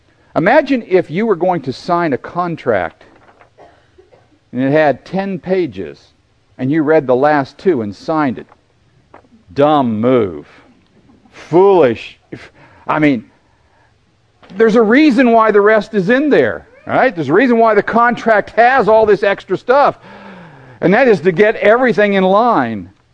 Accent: Florida, United States; And I was from the south. I was from Florida, all right?

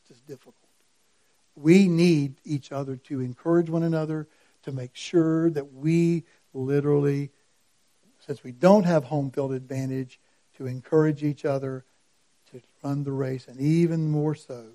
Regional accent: Georgia, United States; let's go ahead and say it because I'm from Georgia, those Bulldogs as they come out of that locker room.

